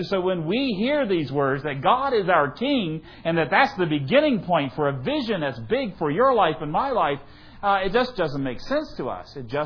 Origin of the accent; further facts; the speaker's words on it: Virginia, United States; I come from Virginia. Best state in the union, sorry.